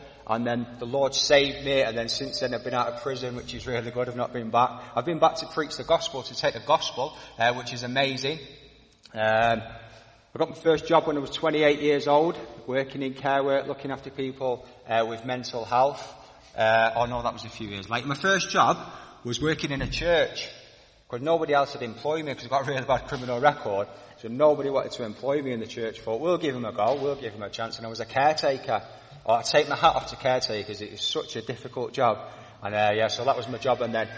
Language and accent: English; Blackpool, North West England, United Kingdom; Myself, I come from, I grew up in Blackpool and it's in Manchester.